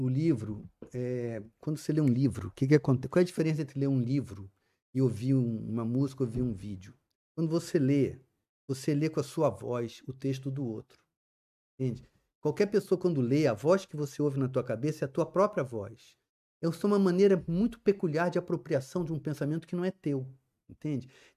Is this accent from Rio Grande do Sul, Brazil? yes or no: no; Rio de Janeiro, Brazil; Eu sou do Rio de Janeiro, então eu falo desse.